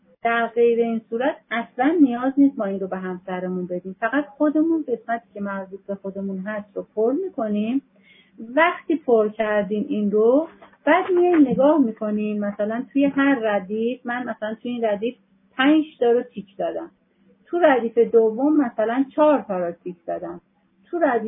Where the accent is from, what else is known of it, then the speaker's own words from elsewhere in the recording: Iran; از اونجایی که ما ایرانی هستیم